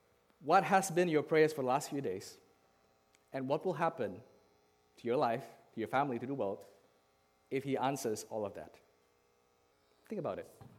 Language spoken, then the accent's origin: English; Jakarta, Indonesia; I came from Jakarta, Indonesia. And I would study in Australia for 8 years.